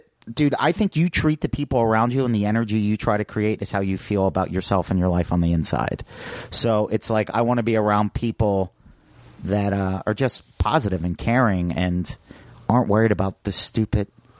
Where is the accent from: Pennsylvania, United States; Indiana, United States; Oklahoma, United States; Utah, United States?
Pennsylvania, United States; Suburbs of Philly.